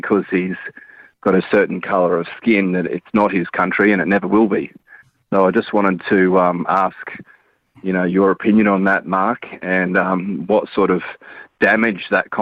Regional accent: Queensland, Australia; I am from Queensland

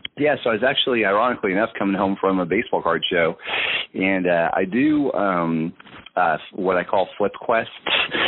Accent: California, United States; And I'm originally from California anyways.

